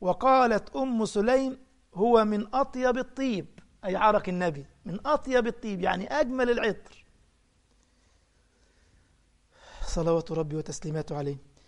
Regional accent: Egypt; مثلا إحنا عندنا في مصر يقول لك حيل

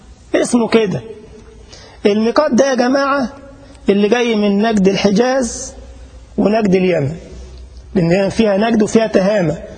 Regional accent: Egypt; اللي جاي من بلدنا مصر

